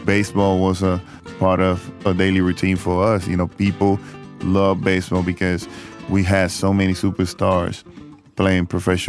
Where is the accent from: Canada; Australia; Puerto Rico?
Puerto Rico; a professional coach that I knew growing up in Puerto Rico